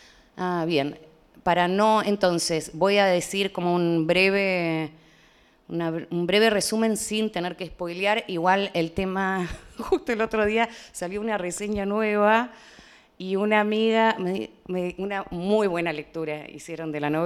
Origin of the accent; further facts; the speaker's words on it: Buenos Aires, Argentina; Entonces, si bien soy de Buenos Aires, conozco ya con los años lo que es la vida de pueblo.